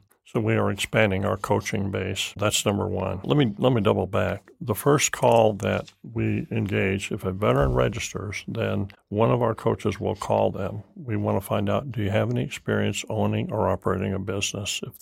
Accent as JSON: {"language": "English", "town": "Sullivan", "region": "Illinois", "country": "United States", "tie": "born or raised there", "said": "All across America are these flyover towns, towns like where I grew up in Sullivan, Illinois."}